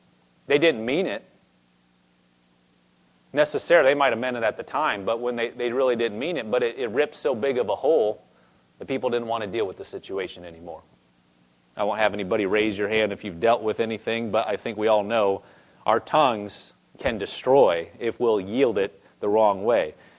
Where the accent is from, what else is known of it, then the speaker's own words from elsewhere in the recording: Nebraska, United States; I am from Nebraska. There aren't like cowboys a lot in Nebraska.